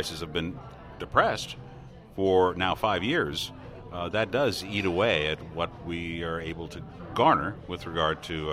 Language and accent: English; Iowa, United States; hey, right, we're from Iowa?